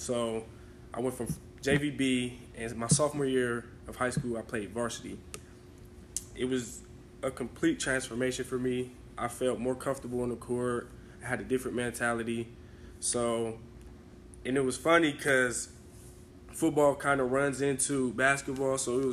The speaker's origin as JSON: {"language": "English", "town": "Columbus", "region": "Ohio", "country": "United States", "said": "Okay, so I'm from Columbus, Ohio. I went to Northland High School."}